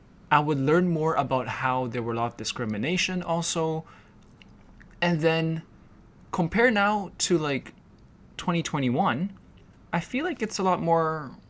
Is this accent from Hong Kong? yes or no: yes; Hong Kong; now in Philippines; when I first moved to the Philippines, it was a huge change of pace. It was very different growing up in Hong Kong